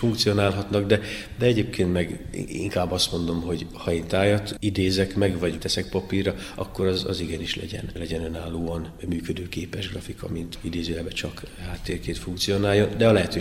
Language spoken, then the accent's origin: Hungarian; Boldog, Heves, Hungary; én egy kis faluban nőttem fel Boldogon, 60 mellett, ami egy 3000 fős település, és hát van nekünk egy nagyon szép tájunk a háttérben a Mátrával, horgásztóval, stb.